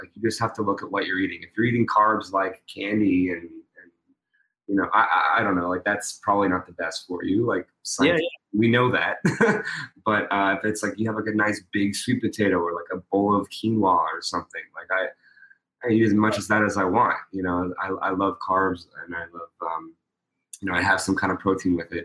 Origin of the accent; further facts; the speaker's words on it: Pittsburgh, Pennsylvania, United States; I went to a recreational dance studio in Penn Hills, Pittsburgh. I'm from Pittsburgh, Pennsylvania.